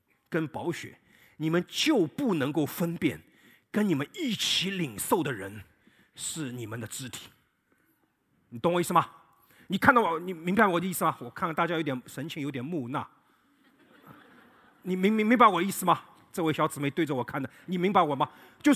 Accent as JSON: {"language": "Chinese", "country": "China", "lives_now": "Finland", "said": "只有我一个华人，只有我一个中国人，只有我一个是老外，"}